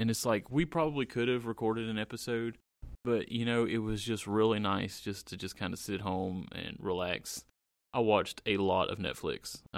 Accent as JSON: {"language": "English", "country": "United States", "said": "I mean, as an American, we don't really see either one of those companies all the time."}